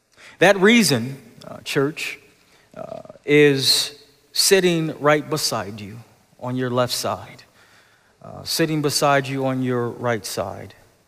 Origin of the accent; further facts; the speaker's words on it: Buffalo, New York, United States; I grew up in Buffalo, New York, 15, 20 minutes from Niagara Falls.